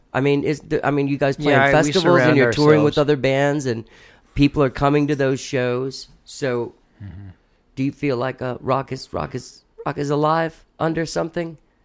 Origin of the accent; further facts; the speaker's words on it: The Woodlands, Texas, United States; Well, I mean, doing it like in the Woodlands, that's where I was in junior high and stuff.